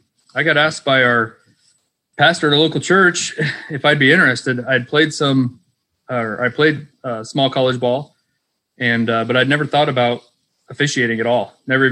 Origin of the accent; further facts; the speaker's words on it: Kearney, Nebraska, United States; Well, I'm from a little town called Kearney in the middle of Nebraska.